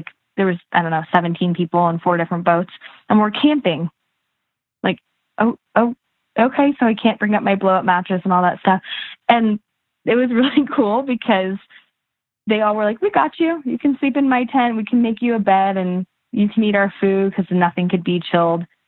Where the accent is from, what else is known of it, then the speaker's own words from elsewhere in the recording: San Diego, California, United States; growing up in San Diego, living in the ocean, there's nothing I respect more than water.